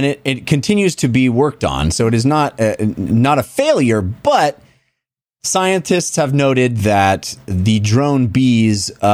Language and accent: English; California, United States; I remember going when I was growing up in the Bay Area as a young boy, and there was this place called the Exploratorium.